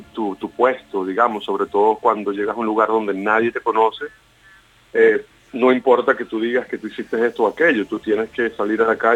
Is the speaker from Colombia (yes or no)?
no; Venezuela; born there; yo a pesar de que nací en Venezuela, en el corazón del Caribe, crecí con muchas influencias del rock británico, americano e incluso australiano